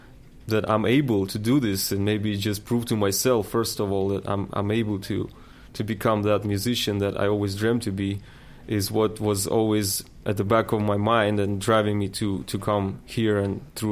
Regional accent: Russia; Yes, I came here from Russia. And there, of course, you know, I grew up in the 90s.

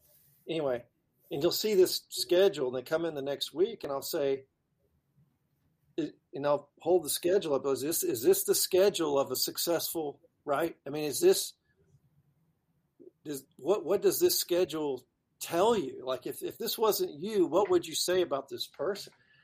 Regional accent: Texas, United States; I didn't want to go to Wyoming. It was cold up there. I'm from Texas.

